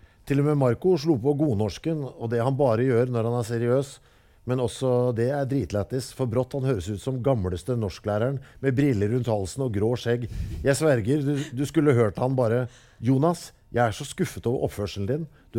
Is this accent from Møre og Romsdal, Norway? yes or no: no; Oslo, Norway; jeg vokste opp på Oslo selv, og det var mye sleng liksom.